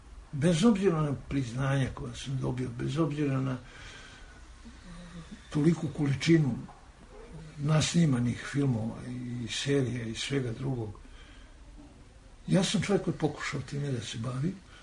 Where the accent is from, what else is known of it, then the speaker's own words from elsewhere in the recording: Serbia; Srbija jeste moj uži zavičaj, ali ja nikad ne bih sebe reducirao, pa rekao ja sam Srbi, samo Srbi. Jesam ja i Srbi, ali ja sam Jugosloven.